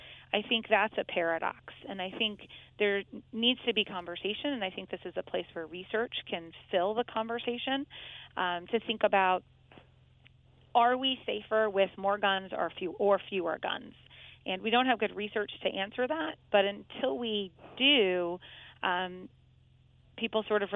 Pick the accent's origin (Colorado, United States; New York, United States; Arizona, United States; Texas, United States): Texas, United States; now in Connecticut, United States; Right, I'm from Texas, right, originally. I now live in Connecticut, but I'm from Texas. And guns are a part of life there.